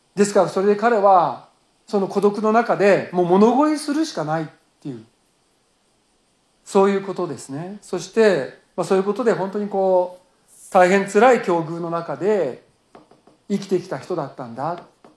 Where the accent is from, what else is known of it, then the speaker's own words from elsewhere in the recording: Tokyo, Japan; 私は東京で生まれて東京で育ったんですけども